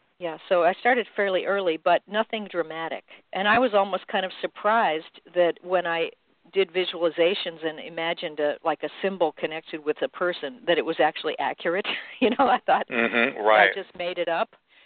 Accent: Midwest, United States; I grew up in the Midwest running around riding horses and just doing stuff

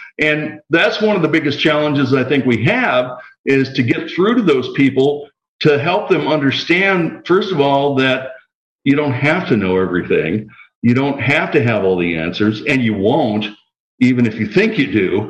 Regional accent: Kenosha, Wisconsin, United States; There was a girl I grew up with in Kenosha, Wisconsin, who is an artist

